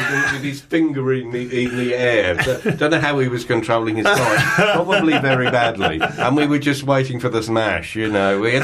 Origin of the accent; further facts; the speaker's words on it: Brighton, South East England, United Kingdom; I sort of like things that pertain to the fact that I was from Brighton, like a T-shirt which shows the West Pier